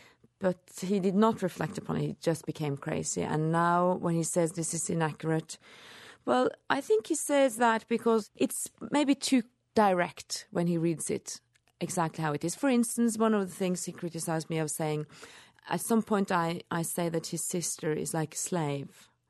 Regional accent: Norway; I have my eyes. I'm from Norway. Of course, I'm colored by having grown up in the 70s in Norway.

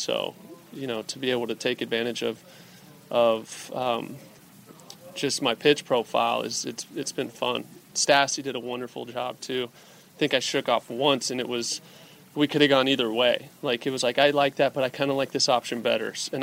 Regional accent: Anaheim, California, United States; just my first start in Anaheim for my hometown team

